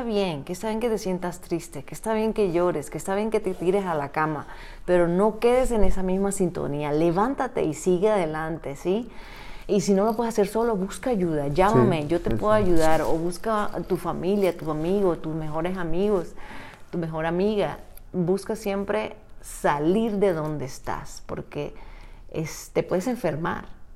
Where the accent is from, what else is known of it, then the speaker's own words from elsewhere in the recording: Barranquilla, Atlántico, Colombia; also born or lived in Bucaramanga; Mis hermanos nacieron en Bogotá unos y otros nacimos en Bucaramanga, pero mi papá su trabajo lo hizo en Barranquilla, entonces desde los 4 años crecí allí.